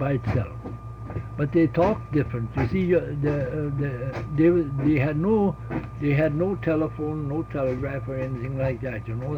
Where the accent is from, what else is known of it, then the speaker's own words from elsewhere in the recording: Michigamme, Michigan, United States; born there; I was born in Michigamme, Michigan, and I was baptized in the Methodist Church.